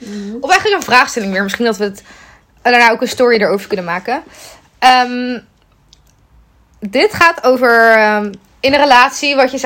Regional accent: Netherlands; Ik ben een Nederlandse meid.

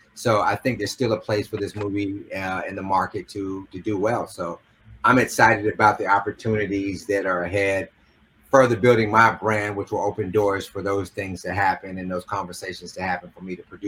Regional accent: the South, United States; because I grew up in the South, and so I know what all of that is.

